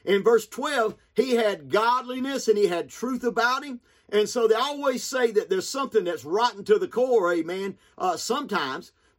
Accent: the South, United States; Because they know I'm a Southerner. I talk like a Southerner, you know.

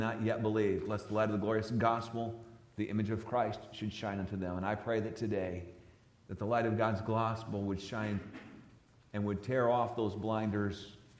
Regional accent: Starr, South Carolina, United States; I grew up in Star, South Carolina, which is near Anderson.

